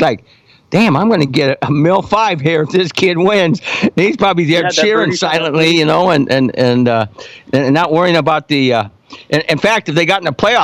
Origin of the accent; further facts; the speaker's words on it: Iowa, United States; even though I'm from Iowa and I'm a huge Purdy fan.